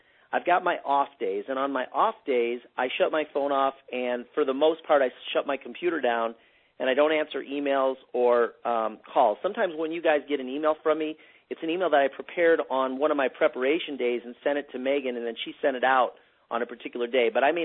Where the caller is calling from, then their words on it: Phoenix, Arizona, United States; I am calling in from Phoenix, Arizona tonight.